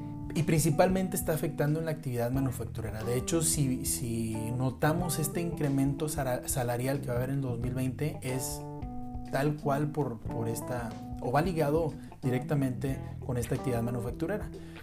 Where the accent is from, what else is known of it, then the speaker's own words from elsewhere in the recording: Monterrey, Nuevo León, Mexico; Yo, por ejemplo, soy de Monterrey, conozco mucha gente